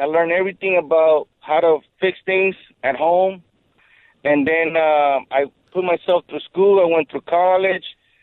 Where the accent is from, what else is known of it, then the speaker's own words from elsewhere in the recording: United States; Okay, I grew up on a farm. I come from the farm. I'm Salvadorian American.